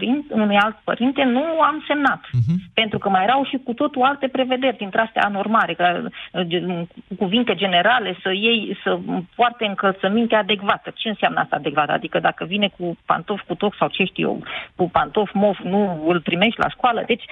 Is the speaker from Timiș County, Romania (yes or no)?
no; Brașov, Brașov County, Romania; sunt din Brașov.